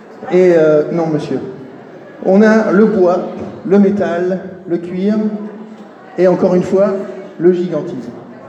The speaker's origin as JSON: {"language": "French", "country": "France", "said": "Ah oui, alors je suis français, donc il va y avoir plein de références françaises pour vous faire plaisir."}